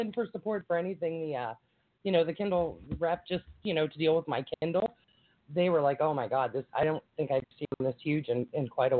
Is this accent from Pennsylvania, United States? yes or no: yes; Pittsburgh, Pennsylvania, United States; I'm originally from the Pittsburgh, Pennsylvania area, so it tends to get very hot there in the summer, too.